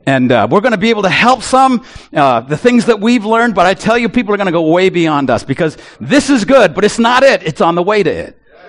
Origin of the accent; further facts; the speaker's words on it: Canada; I'm a Canadian.